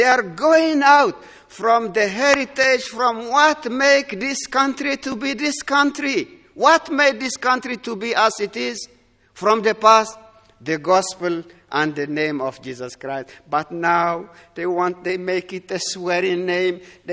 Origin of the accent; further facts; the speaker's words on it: Poland; you can see it from my face that I'm from Poland.